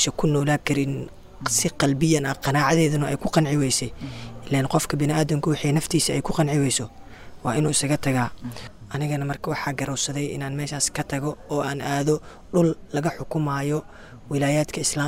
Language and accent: Somali; Barawe, South West State, Somalia; waxaan ka imid Baraawe